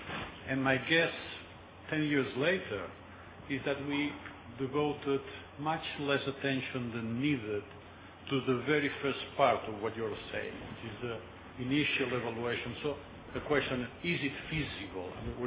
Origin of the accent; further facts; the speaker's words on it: Barcelona, Catalonia, Spain; English is a second language; Looks very nice to me since I come from Barcelona, Spain.